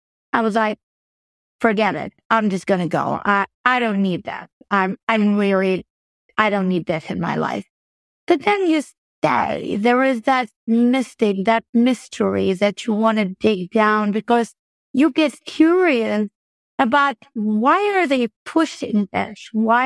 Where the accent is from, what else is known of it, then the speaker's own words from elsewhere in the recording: Albania; I was born in Albania and I came from a very poor country, communist country.